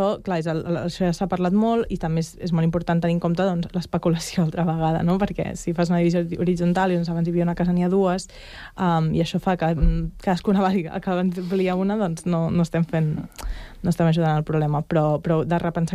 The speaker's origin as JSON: {"language": "Catalan", "region": "Catalonia", "country": "Spain", "said": "Jo soc del Montseny"}